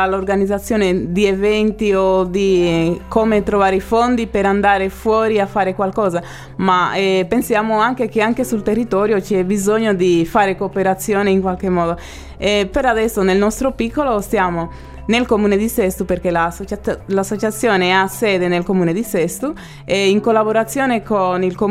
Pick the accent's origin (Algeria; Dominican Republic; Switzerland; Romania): Dominican Republic; Santo Domingo, Distrito Nacional; Italian is a second language; moved away as an adult; now in Italy; Ho conosciuto nel mio paese di origine mio ex marito a Santo Domingo, che è sardo. e ci siamo sposati e poi venuti in Sardegna.